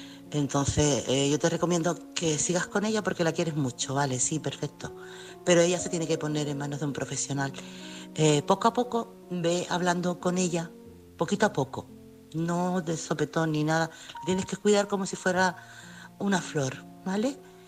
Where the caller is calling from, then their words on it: Chiclana, Andalusia, Spain; corresponsal de Chiclana.